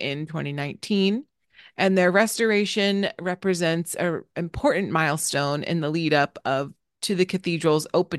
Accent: United States; Me as an American being self being totally right.

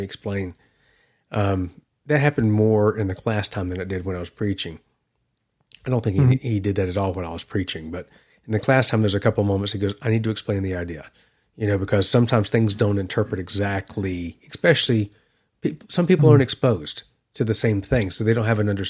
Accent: Southern United States, United States; they know that I'm from the South, like the South South.

